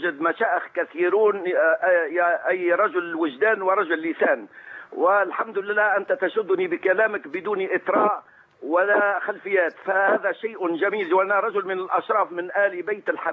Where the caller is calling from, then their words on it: Tunisia; يا أخي أنا من تونس